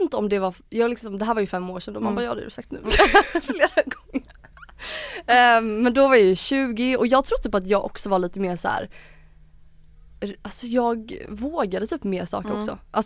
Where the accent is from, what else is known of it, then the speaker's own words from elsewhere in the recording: Småland, Sweden; accent: Småland dialect; min småländska har ju verkligen blivit mer stockholmig.